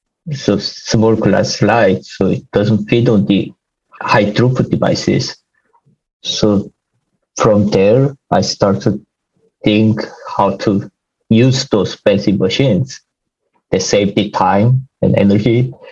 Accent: South Korea; English is a second language; I grew up in Korea

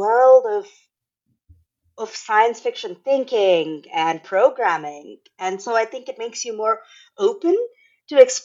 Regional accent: Bangalore, Karnataka, India; also born or lived in Tamil Nadu; I'm from a part of India traditionally called, I mean, my roots are in Tamil Nadu, but I grew up in Bangalore, which is now the Silicon Valley of India, at least that's what it's called, where it's the IT hub.

